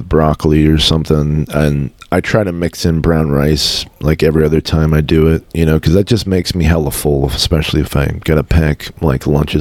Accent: Moss Beach, California, United States; now in Turlock, United States; A lot of people think I'm from Stockton, or think, but I'm actually from the Bay Area, the Moss Beach, right next to Half Moon Bay. But I moved to Turlock in 2012.

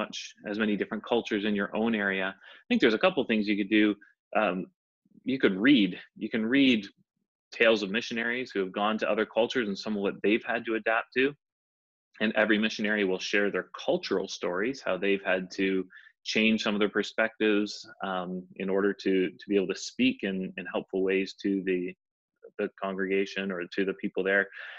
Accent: Canada; So I can say even as a Canadian, I spend a lot of time south of the border in America.

